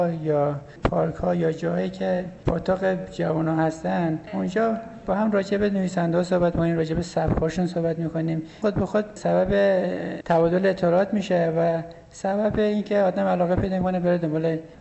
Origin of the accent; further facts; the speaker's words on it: Qazvin, Iran; also born or lived in Daykundi, Afghanistan; دانشجوی رشته معماری از دانشگاه آزاد قزوین. از بچگی توی قزوین بزرگ شدم،